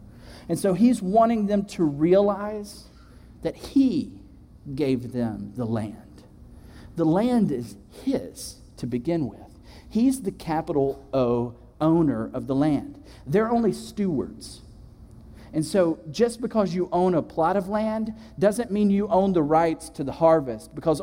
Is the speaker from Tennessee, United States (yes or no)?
yes; Tennessee, United States; I grew up on a farm. And so my dad's a farmer, my mom's a beautician. I'm from Tennessee.